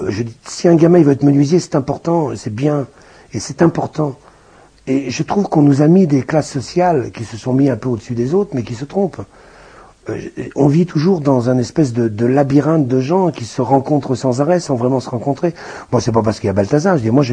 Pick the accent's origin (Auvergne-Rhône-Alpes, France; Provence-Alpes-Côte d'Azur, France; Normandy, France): Auvergne-Rhône-Alpes, France; Bron; moi, j'ai grandi à Bron, justement, à l'UC7